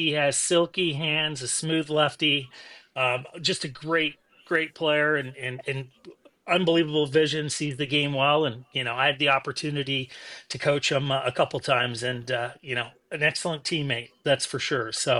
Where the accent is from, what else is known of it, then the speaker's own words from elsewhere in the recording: Ontario, Canada; I know, like, growing up in Ontario